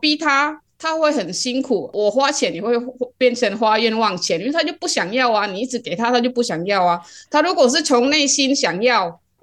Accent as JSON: {"language": "Chinese", "region": "West Kalimantan", "country": "Indonesia", "lives_now": "Taiwan", "said": "我是加里曼丹。"}